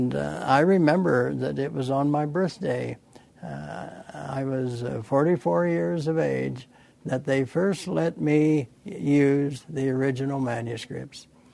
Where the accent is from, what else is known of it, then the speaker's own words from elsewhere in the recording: Evanston, Wyoming, United States; I was growing up in Evanston, Wyoming, and I was just graduated from high school, scheduled to come to BYU soon